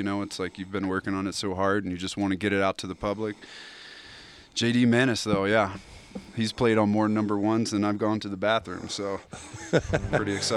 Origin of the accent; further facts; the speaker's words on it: Alabama, United States; I grew up near Muscle Shoals, close enough, but far enough to keep me out of trouble.